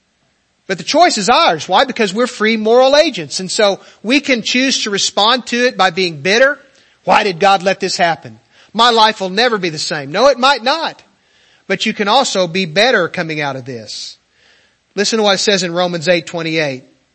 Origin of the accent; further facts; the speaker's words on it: Richland, United States; We grew up together in Richland.